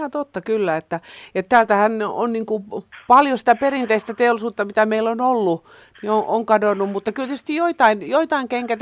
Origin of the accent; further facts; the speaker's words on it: Konnevesi, Central Finland, Finland; Olen Konneveden kesäasukas, lähtöisin Konnevedeltä